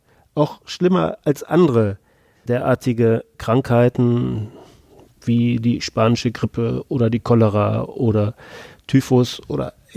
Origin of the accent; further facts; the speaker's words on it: Münster, North Rhine-Westphalia, Germany; ich bin schon als 7-Jähriger nach Münster gekommen. Ich bin hier zur Schule gegangen, zur Universität